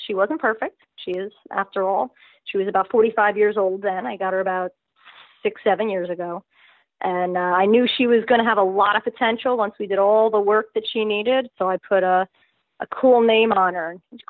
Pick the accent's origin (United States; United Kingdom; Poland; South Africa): United States; Monroe; we found one in my hometown of Monroe.